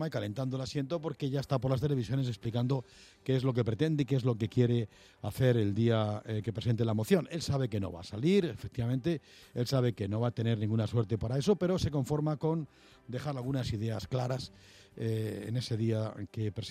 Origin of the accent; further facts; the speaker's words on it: Community of Madrid, Spain; como madrileños desde luego no tenemos ningún pleito directo con la nación española ni con la unidad de la patria española